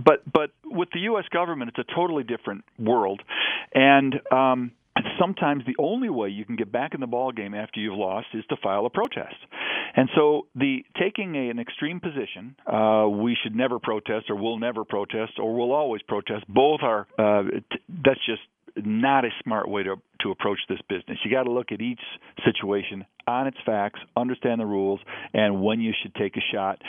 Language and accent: English; Detroit, Michigan, United States; And Tom, I grew up in Detroit, and my dad and everybody I knew was either with the auto companies or selling to the auto companies.